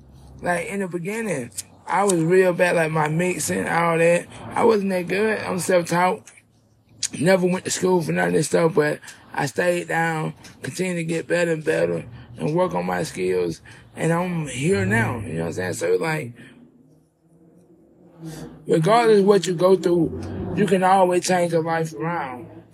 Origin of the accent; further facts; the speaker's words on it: LaGrange, Georgia, United States; I'm from LaGrange, Georgia, man. Born and raised in LaGrange, Georgia. You know what I'm saying? Georgia native, you know what I'm saying?